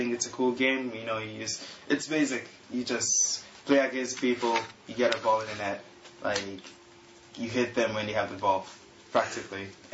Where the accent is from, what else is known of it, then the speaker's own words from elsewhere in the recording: Ghana; now in Canada; I am originally from Ghana.